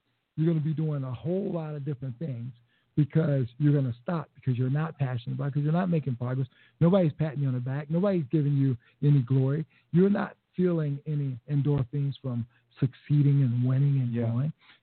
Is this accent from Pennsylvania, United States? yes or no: no; South Carolina, United States; When I go in, I feel like, you know, it's like I'm from South Carolina, you know, and, anyway.